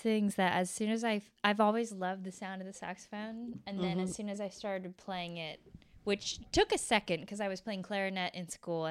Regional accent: Boston, Massachusetts, United States; And for me, growing up in Boston, there were also opportunities to like go play at jam sessions.

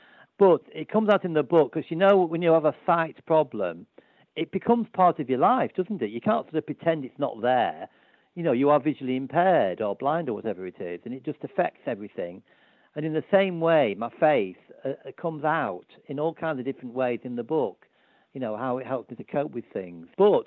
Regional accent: Scunthorpe, Yorkshire and the Humber, United Kingdom; steel place to another steel place. And that's the background to the story, the two places I've lived in growing up in Scunthorpe

